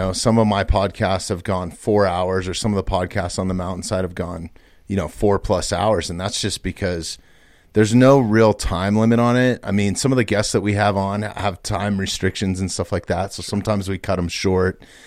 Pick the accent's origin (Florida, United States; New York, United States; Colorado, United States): Colorado, United States; Evergreen; I grew up right in Evergreen, right where the studio is at, like a mile from there.